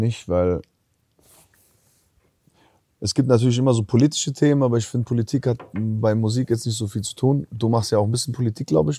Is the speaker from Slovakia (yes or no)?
no; Albania; Und was Firma betrifft, wir sind Albaner so.